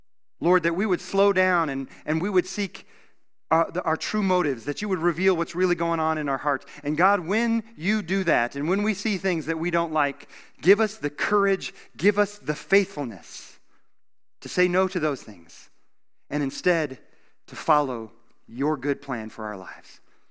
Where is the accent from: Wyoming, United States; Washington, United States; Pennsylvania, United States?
Wyoming, United States; I was born and raised here in Wyoming, and I had never seen a cockroach in my life.